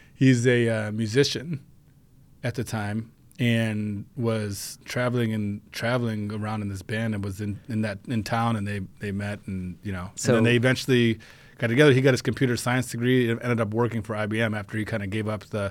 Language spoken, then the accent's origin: English; Minnesota, United States; also born or lived in Miami, Florida; No, I'm actually originally from Miami, Florida. But then my mother is originally from Minnesota, and uh-huh. I moved back here when I was very young, 2 or 3 years old. And then, so I grew up here, so this is home.